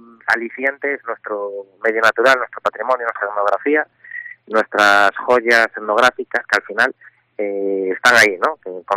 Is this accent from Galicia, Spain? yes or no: yes; Galicia, Spain